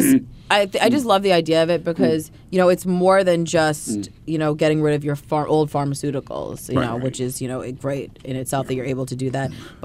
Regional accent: Greenville, United States; I remember, you know, because I grew up in Greenville, and I used to always go every year

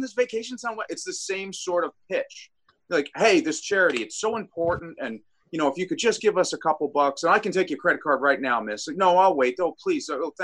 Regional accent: New York, United States; Sorry, I'm from Long Island.

